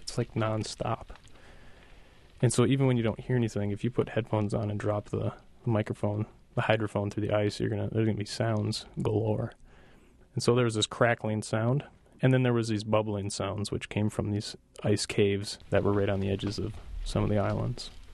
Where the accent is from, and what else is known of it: Washburn, Wisconsin, United States; born or raised there